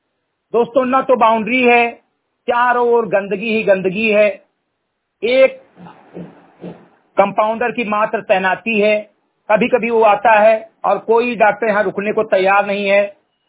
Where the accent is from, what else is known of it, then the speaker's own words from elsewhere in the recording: Mirgarhai, Uttar Pradesh, India; ग्राम सभा से मिर्गढ़ई विकासखंड मेनपुरवा जनपद बहराइच का मूल निवासी हूं